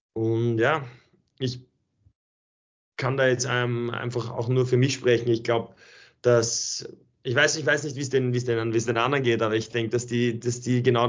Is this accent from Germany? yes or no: no; Graz, Styria, Austria; also born or lived in Salzburg; nach Graz, natürlich ist es auch einfach meine Heimat. Ich bin sehr froh darüber, dass ich jetzt nach doch 9 Jahren in Salzburg wieder nach Hause zu meiner Familie nach Graz kommen kann.